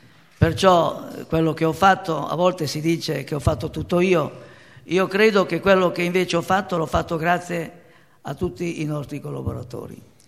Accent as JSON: {"language": "Italian", "town": "Carpi", "region": "Emilia-Romagna", "country": "Italy", "said": "io sono Emiliano, vengo da Carpi"}